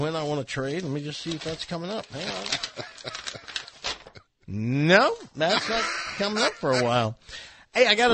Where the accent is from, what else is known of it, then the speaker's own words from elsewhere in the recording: Humboldt, Tennessee, United States; born there; I was born in Humboldt, Tennessee.